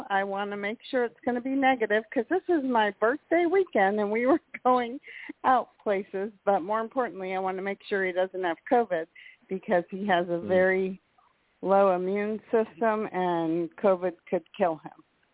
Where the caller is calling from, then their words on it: Florida, United States; Hi, Kelly, Joe, and Jason. … from Florida.